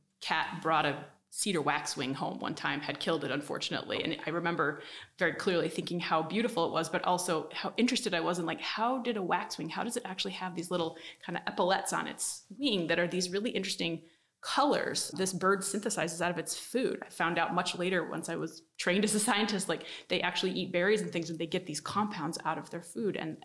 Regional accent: Horseheads, New York, United States; My mom and dad were high school teachers in Elmira districts. And so my brother and I grew up in the Southern Finger Lakes

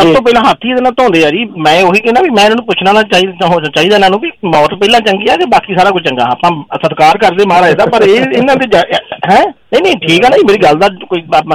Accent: Sarhali, Punjab, India; ਮੇਰਾ ਪਿੰਡ ਆ ਜੀ ਮੇਰਾ ਪਿੰਡ ਸਰਿਆਲੀ ਆ ਵੱਡੀ ਸਰਿਆਲੀ ਆ

